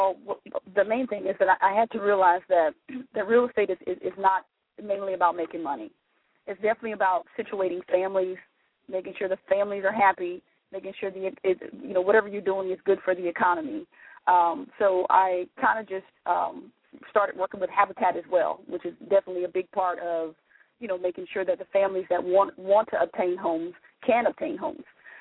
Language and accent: English; Florida, United States; That's kind of how I grew up in South Florida.